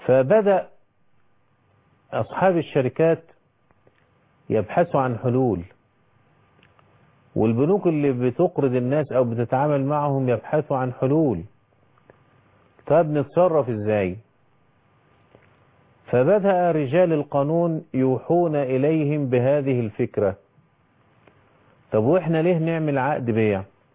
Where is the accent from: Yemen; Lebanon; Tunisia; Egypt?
Egypt; وكان بيحدث عندنا في مصر في الغسالات أيام الثلاجات